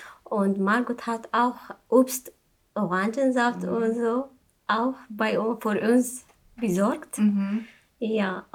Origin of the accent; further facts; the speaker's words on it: Syria; German is a second language; now in Germany; ich komme aus Syrien, seit 6 Jahren hier ich in Deutschland. Ja, zurzeit lebe ich in Elpersbüttel bei Margot.